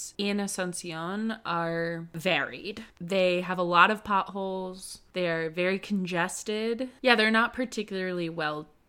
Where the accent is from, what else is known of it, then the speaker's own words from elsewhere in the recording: United States; did not surprise me as an American, especially an American living in Philadelphia, which is a city of a lot of potholes.